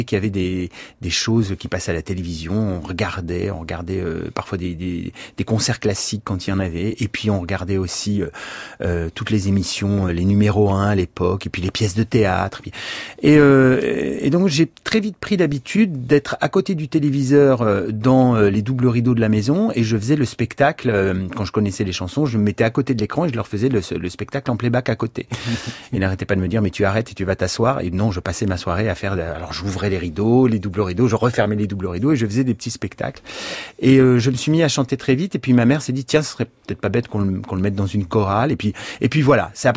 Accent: Dunkirk, Hauts-de-France, France; Moi, j'avais des parents qui étaient ouvriers. J'ai été élevé à Dunkerque, très loin de toute scène.

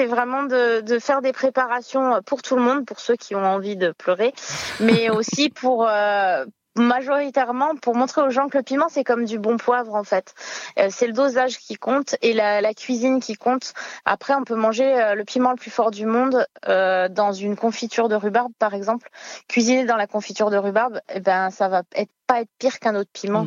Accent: La Seyne-sur-Mer, Provence-Alpes-Côte d'Azur, France; J'ai grandi à Toulon, enfin La Seyne-sur-Mer, à côté de voisins qui étaient réunionnais.

